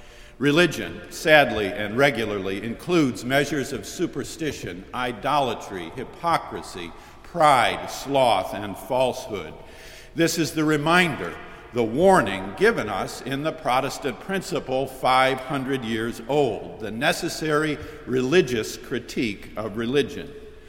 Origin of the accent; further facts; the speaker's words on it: Syracuse, New York, United States; I soon learned that he was from my hometown, Syracuse